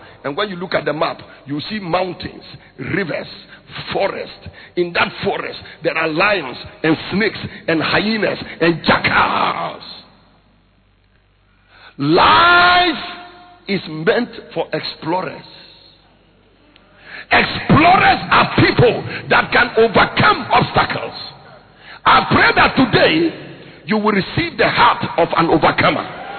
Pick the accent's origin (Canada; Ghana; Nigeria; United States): Ghana; northern Ghana; I was born in the north. I grew up in the north. I am still living in the north. I came from Bogatanga yesterday.